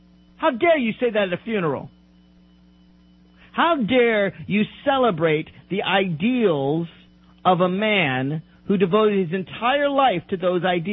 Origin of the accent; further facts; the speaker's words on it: Virginia, United States; North Carolina, Virginia, my home state, doing very well